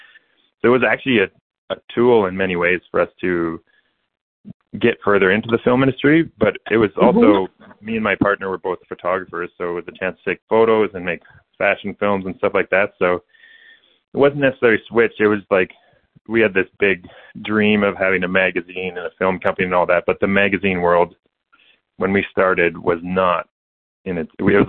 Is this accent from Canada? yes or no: yes; Canada; So I'm Canadian originally